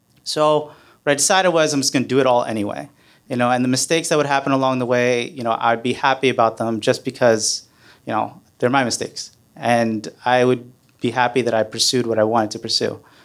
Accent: United States; I'm a Pakistani American

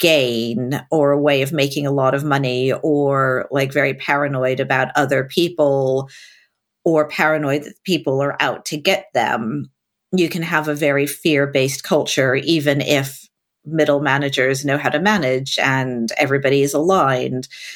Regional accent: United States; now in London, United Kingdom; And maybe as an American, still not used to London, still grateful I live here 23 years on, walking along the Thames is just magical.

